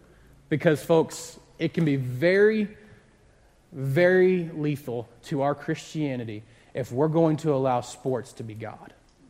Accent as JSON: {"language": "English", "region": "Ohio", "country": "United States", "said": "I'm from Ohio, so I really don't care about either of these either."}